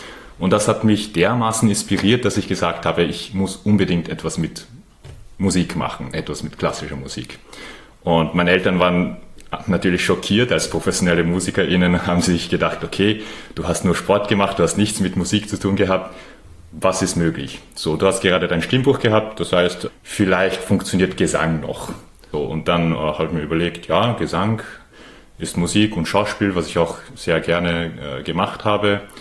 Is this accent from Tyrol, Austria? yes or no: no; Vienna, Austria; Ich bin in Wien geboren und aufgewachsen, aber wie der Name wahrscheinlich schon verrät, kommen meine Eltern aus Japan